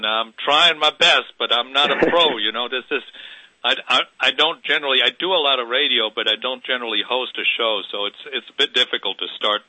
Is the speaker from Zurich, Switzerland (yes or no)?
yes; Zurich, Switzerland; I was brought up in Switzerland.